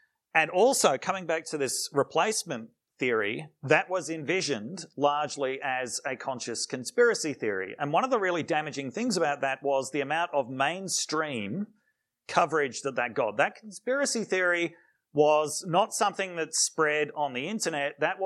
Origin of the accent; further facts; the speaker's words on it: Australia; as an Australian at the time living in the US